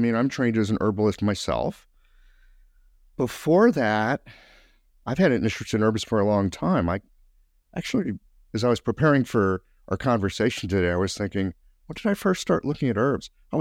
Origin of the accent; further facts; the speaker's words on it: United States; I'm from the States, so I've got my own perspective, but you Australians don't look conservative.